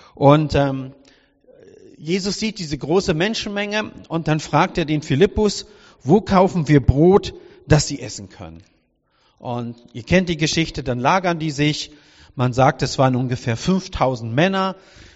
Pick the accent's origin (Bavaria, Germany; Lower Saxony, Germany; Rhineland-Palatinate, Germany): Rhineland-Palatinate, Germany; Montabaur; Alle die mich kennen und die mich nicht kennen, ich komme aus Montabaur